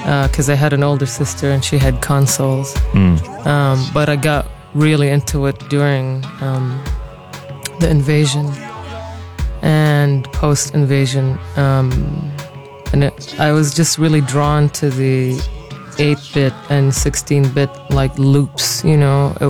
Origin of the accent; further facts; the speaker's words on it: Kuwait; I'm from Kuwait.